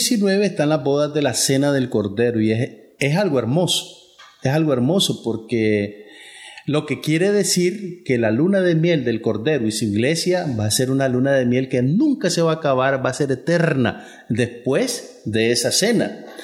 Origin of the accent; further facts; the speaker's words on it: Managua, Nicaragua; de Managua, Nicaragua.